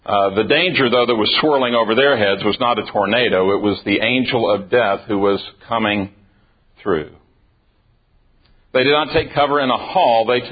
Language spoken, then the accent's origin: English; Tulsa, Oklahoma, United States; The reason I'm fascinated with tornadoes is because I grew up in Tulsa, Oklahoma.